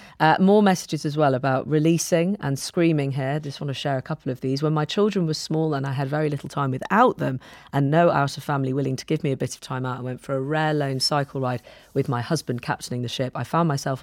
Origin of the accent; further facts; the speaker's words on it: South West England, United Kingdom; I grew up in Avon and Somerset